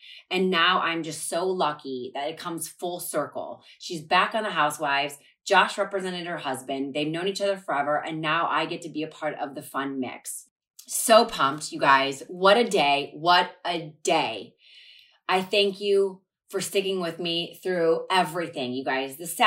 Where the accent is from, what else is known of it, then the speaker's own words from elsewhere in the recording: Ohio, United States; I played sports my whole life growing up in Ohio.